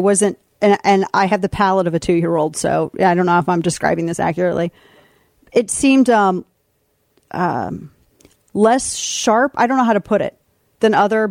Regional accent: Missouri, United States; We're from Missouri. That stuff is in our constitution.

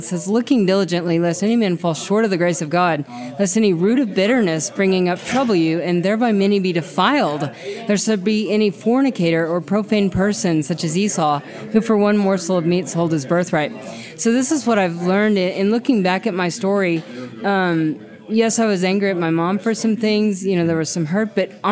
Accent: Bartlesville, Oklahoma, United States; now in Oklahoma City, United States; I grew up in Bartlesville, Oklahoma, which is about an hour north of Tulsa, but yeah. I live in Oklahoma City now.

